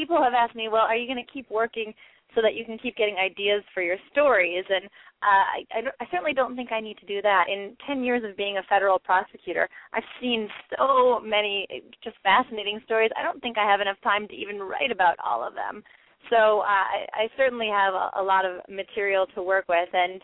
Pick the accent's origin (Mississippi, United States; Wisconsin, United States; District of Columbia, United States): District of Columbia, United States; Washington; One is, you know, it's my hometown. I know it inside and out. I've been to every neighborhood so many times.